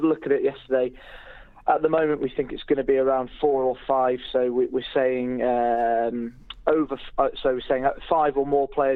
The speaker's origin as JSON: {"language": "English", "region": "Wales", "country": "United Kingdom", "tie": "born or raised there", "said": "despite my accent, I was actually raised in the valleys of South Wales"}